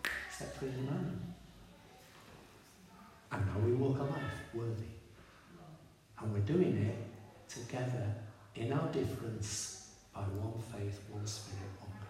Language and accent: English; Manchester, North West England, United Kingdom; I'm from Manchester, so I'm all right.